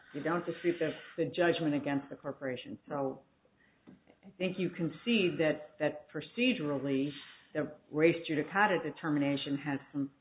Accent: Detroit, Michigan, United States; I grew up in Detroit and I've got family from Detroit

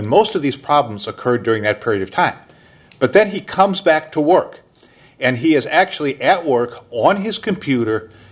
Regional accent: St. Louis, Missouri, United States; I'm an attorney from St. Louis, Missouri.

